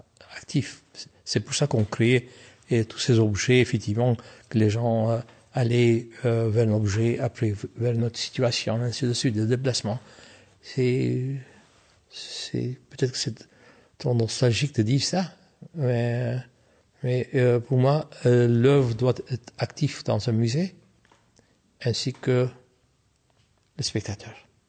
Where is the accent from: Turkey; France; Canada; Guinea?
Turkey; Istanbul; Je suis arménien d'Istanbul.